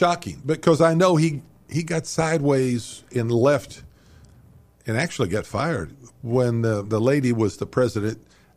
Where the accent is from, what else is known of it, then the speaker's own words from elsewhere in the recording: Dayton, Ohio, United States; Growing up in Dayton, Cincinnati with the Big O, Oscar Robertson, Jack Twyman, the two teams won back-to-back championships with Ed Jucker, without Oscar.